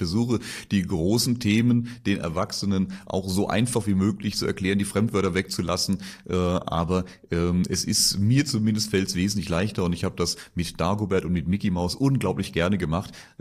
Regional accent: Reilingen, Baden-Württemberg, Germany; Im Badischen, Mannheim-Heidelberg, das ist meine Region, da unten Schwetzingen, Reilingen heißt das Ort und da bin ich aufgewachsen und da bin ich stolzer Badener, Kurpfälzer.

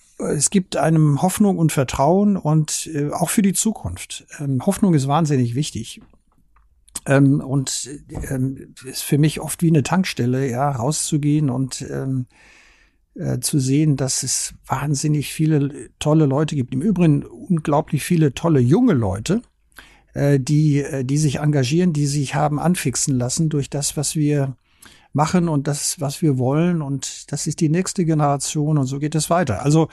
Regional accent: Germany; einen Minister aus Malta, also ein maltesischer Malteser, ein Italiener, ein Franzose und ich als Deutscher.

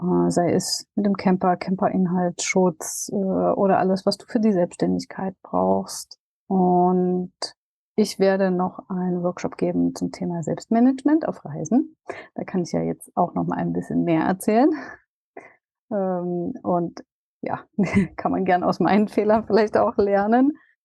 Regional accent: Dresden, Saxony, Germany; auf das Event in Dresden endlich jetzt hier in meiner Heimat auf dem Campingplatz

